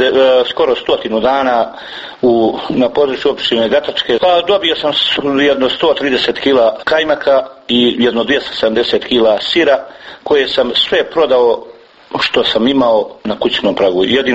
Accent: Bileća, Republika Srpska, Bosnia & Herzegovina; ja sam prinuđen iz Bileće da dođem trbuhom za kruhom, što bi rekli.

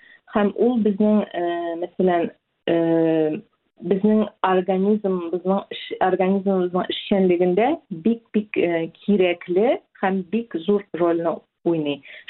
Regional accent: Kukmor, Tatarstan, Russia; безнең Кукмар аякларында бик нык шәл бәйләү бик популяр иде. Шәл бәйләүчеләр бик атаклы шәл бәйләүчеләр безнең яклардан чыккан.

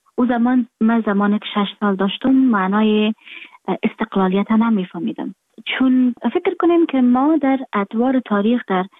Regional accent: Afghanistan; moved away; من در خارج هستم، خارج از افغانستان هستم

